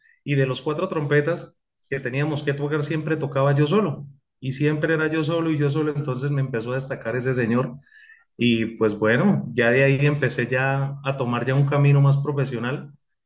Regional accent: Cúcuta, Norte de Santander, Colombia; Soy Cúcuta. Cucuteño, sí señor, soy cucuteño, sí, desde lo que es la ciudad ya.

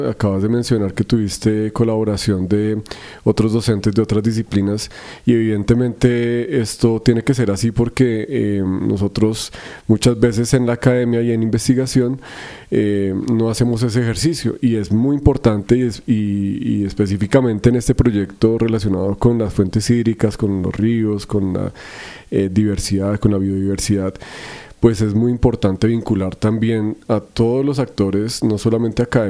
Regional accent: Bogotá, Colombia; Una parte fundamental de nuestra historia y de nuestra vida como bogotanos.

